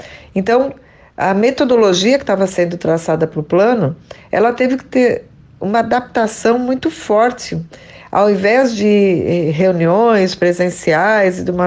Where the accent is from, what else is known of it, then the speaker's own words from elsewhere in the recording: São Paulo, Brazil; moved away; Eu sou paulista, paulistana, e cheguei aqui em 94, 30 anos que eu já estou aqui.